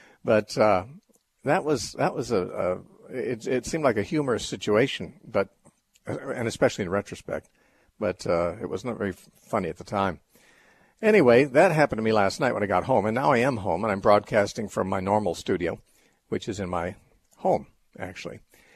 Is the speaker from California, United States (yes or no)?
yes; California, United States; I just flew in to Southern California, where I live, late last night, and got to my hometown in my car at about 10 o'clock